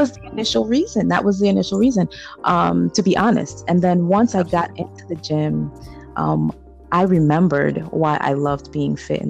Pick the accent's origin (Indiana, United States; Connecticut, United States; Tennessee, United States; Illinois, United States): Connecticut, United States; And I'm originally from Connecticut, very, very cold place. The reason why I live here in South Florida now.